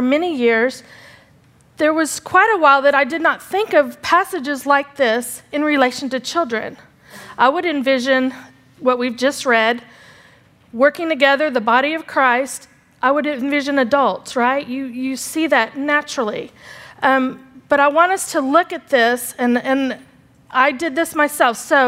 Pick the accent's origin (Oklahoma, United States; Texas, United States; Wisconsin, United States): Texas, United States; Dallas; I grew up here in Dallas, and one of the highlights of our summer was going to Six Flags Amusement Park.